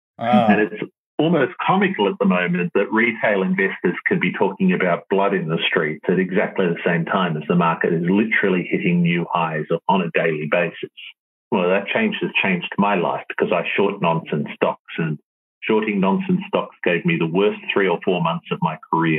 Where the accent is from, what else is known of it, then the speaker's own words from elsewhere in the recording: Australia; being an Australian